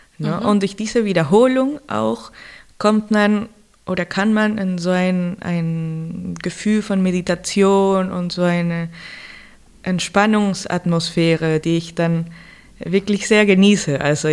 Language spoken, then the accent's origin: German; Lima, Peru